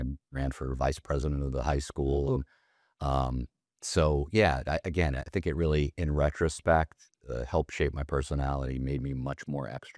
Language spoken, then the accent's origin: English; Oceanside, New York, United States; a town called Island Park, New York, which was right near where we grew up in Oceanside.